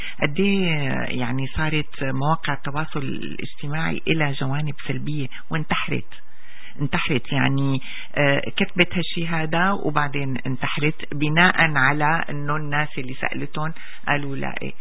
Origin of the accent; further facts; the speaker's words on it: Syria; أخباري دائما أنا من سوريا